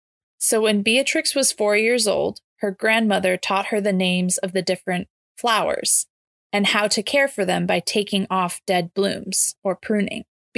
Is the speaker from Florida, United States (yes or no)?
no; San Francisco, California, United States; from San Francisco.